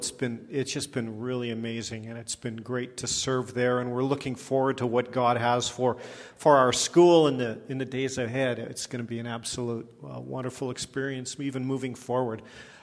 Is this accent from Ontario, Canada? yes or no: no; Powell River, British Columbia, Canada; I hail from the Lower Mainland. I grew up in Powell River, so kind of the Lower Mainland Island is sort of my territory.